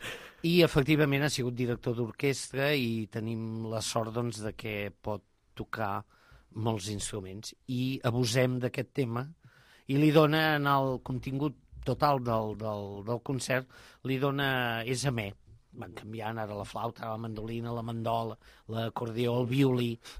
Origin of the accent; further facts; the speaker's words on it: Catalonia, Spain; Aquí tots tres som del Vallès